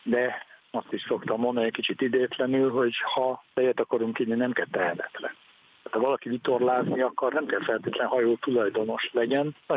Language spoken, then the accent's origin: Hungarian; Fejér, Hungary; Én magam a Velencei tavon nőttem fel